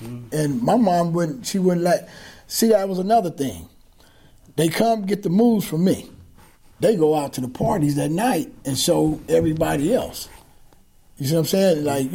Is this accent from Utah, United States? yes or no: no; Fresno, California, United States; I'm from Fresno, California.